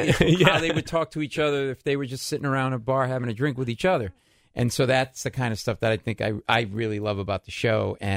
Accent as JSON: {"language": "English", "region": "Massachusetts", "country": "United States", "tie": "born or raised there", "said": "I grew up in Mass."}